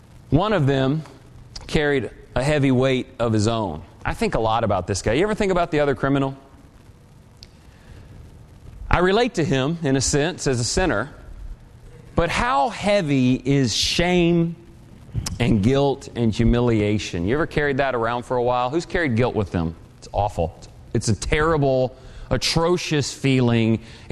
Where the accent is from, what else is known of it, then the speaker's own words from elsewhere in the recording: Humble, Texas, United States; On the way to church growing up in Humble, Texas, there was the guy going down the road carrying the cross.